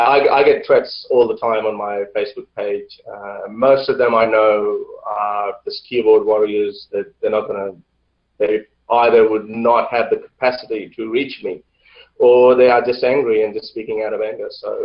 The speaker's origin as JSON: {"language": "English", "town": "Lahore", "region": "Punjab", "country": "Pakistan", "tie": "born there", "said": "I was born in Lahore, Pakistan, which is a very conservative religious country."}